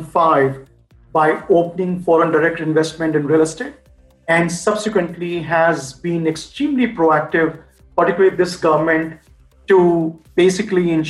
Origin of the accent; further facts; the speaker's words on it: India; without me sounding too arrogant as an Indian, has given many leaders of Indian origin the opportunity to head some great organizations globally.